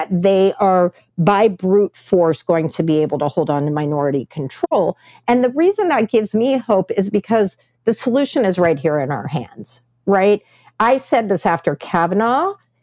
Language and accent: English; Texas, United States; very akin to what my home state of Texas has done with the anti-trans law